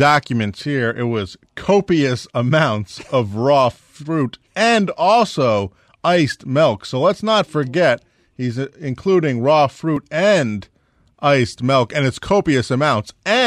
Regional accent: Connecticut, United States; accent: Connecticut; It's my Connecticut accent.

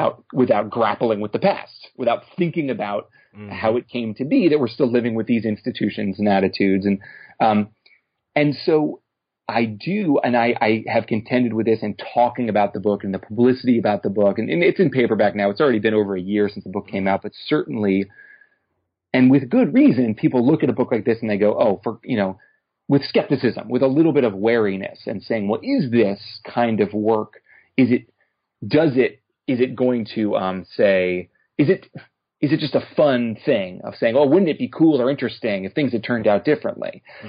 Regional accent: United States; You know, of course it's my community as an American, which is an important part of this conversation is white Americans not letting ourselves off the hook

